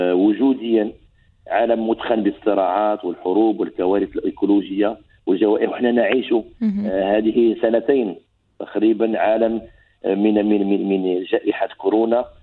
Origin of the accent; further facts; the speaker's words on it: Morocco; معروفة عندنا في المغرب